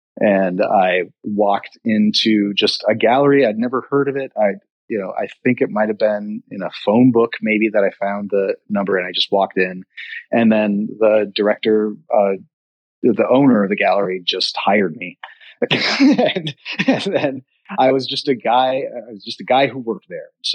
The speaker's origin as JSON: {"language": "English", "region": "Minnesota", "country": "United States", "said": "I felt like because I was from Minnesota, I had like this kind of more diligent like work ethic"}